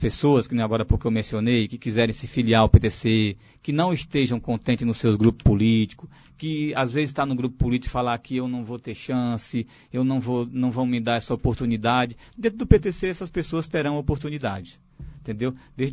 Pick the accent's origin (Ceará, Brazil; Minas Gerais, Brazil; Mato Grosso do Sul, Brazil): Ceará, Brazil; Tamboril; Não, eu sou de Tamboril.